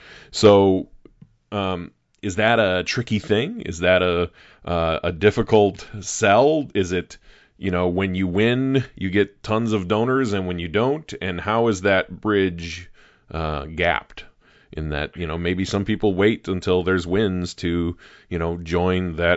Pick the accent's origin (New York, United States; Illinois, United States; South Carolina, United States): Illinois, United States; I grew up in the metro east of St. Louis. I grew up on the Illinois side, on the correct side of the river.